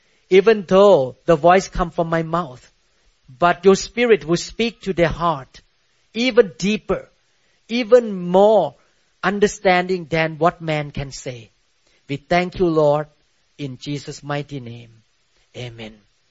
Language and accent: English; Thailand; now in United States; I came from Buddhist country. This is not practicing in Thailand. We rarely hear any Christmas song in Thailand.